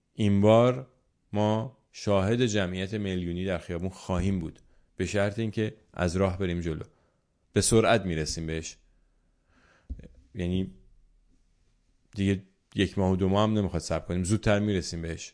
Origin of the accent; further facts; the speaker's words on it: Iran; ما ایرانی هستیم و برای ایران بعد از جمهوری اسلامی بگذاریم.